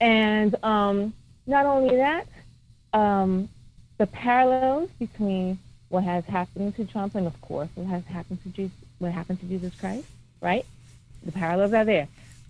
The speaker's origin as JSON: {"language": "English", "region": "New York", "country": "United States", "said": "originally New York."}